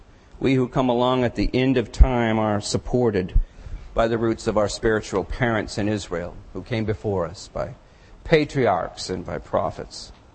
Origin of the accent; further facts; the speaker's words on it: Ireland; Now, I am a Levite, and I am also Irish, and I'm pretty sure that the Irish are descended from Simeon and Levi.